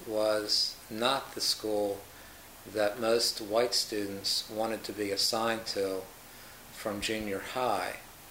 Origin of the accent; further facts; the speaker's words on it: Baltimore, Maryland, United States; I grew up in Baltimore, Maryland, where I attended private schools.